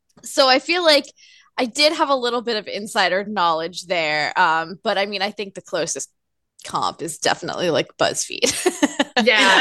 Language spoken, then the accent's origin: English; New Jersey, United States; also born or lived in Boston; now in Los Angeles, United States; I am originally from New Jersey, and then I went